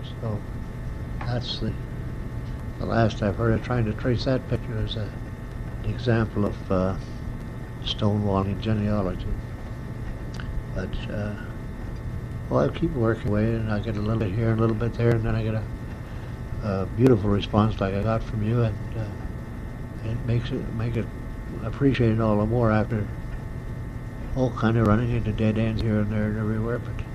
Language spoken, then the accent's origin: English; Shediac, New Brunswick, Canada; born or raised there; also born or lived in Nova Scotia; now in -